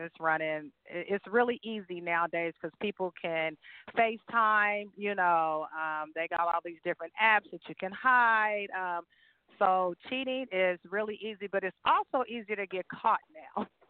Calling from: California, United States; I'm calling from the Bay Area.

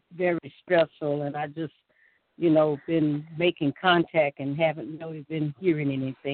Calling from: Alabama, United States; Alabama, Denise.

